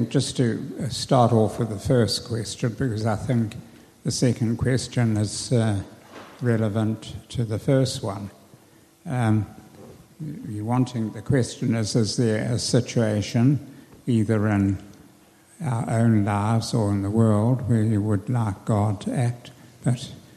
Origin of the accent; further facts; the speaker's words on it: Zimbabwe; We come from Zimbabwe